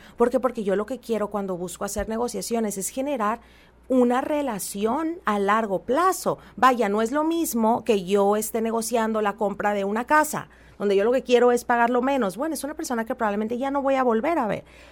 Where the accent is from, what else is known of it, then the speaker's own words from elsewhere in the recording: Mexico; Creo que como empresarios mexicanos, la cultura nos obliga, nos lleva a pensar